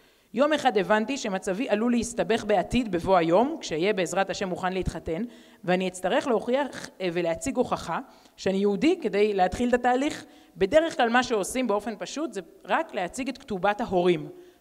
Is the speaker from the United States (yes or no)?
yes; Texas, United States; moved away as an adult; now in Israel; בגיל 18 עליתי לבד ממעמקי הגלות, מעיירה קטנה בטקסס, שם גדלתי בתור מסורתי לייט, לייט, לייט, לכל היותר, בין רבבות של גויים.